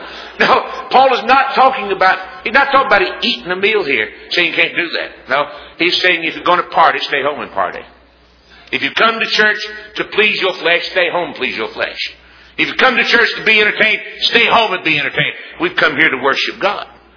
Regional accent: Winston-Salem, North Carolina, United States; There's a Moravian church in Winston-Salem, my hometown, every year has their love feast at Christmas.

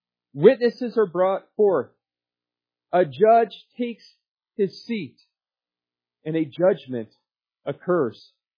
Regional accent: Nebraska, United States; one of the dumbest lawsuits ever filed sadly occurred in my home state of Nebraska.

